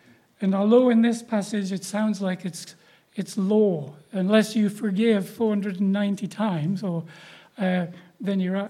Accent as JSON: {"language": "English", "region": "North East England", "country": "United Kingdom", "said": "we're Geordie, so I said, kid, you know what happens?"}